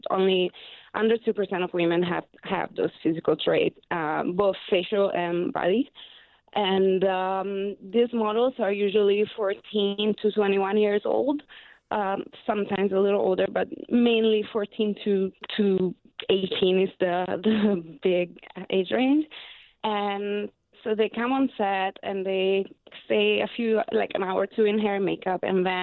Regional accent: Italy; English is a second language; moved away as an adult; started with Italy, which is my home country. And I used to live in New York, though. I just left New York a few weeks ago to be on the road full time for this project.

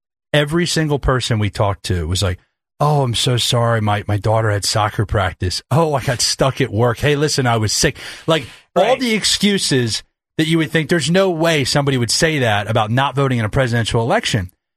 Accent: Boothwyn, Pennsylvania, United States; We just did some doors out in Booth Wynn, my hometown. It's kind of a surreal experience to be back here.

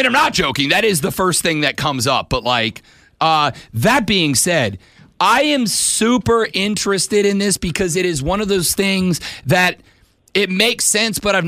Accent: Ireland; Listen, I'm Irish. I love a potato.

